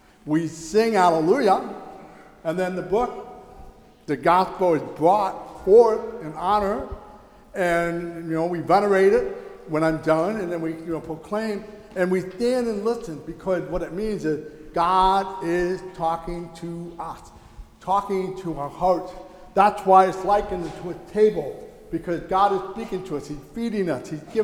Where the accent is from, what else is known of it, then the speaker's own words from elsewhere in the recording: United States; I still sing it because it represents the blessing I have as being an American.